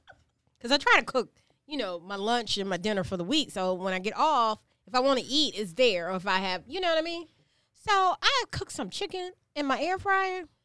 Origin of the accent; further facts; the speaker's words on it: Savannah, Georgia, United States; But you know, we're from Savannah. And we're from the South.